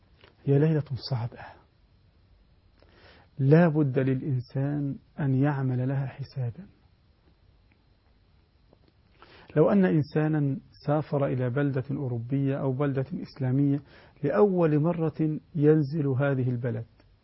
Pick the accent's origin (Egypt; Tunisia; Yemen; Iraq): Egypt; والحمد لله عندنا في مصر يا أختنا كثير من الأخوات يحفظن القرآن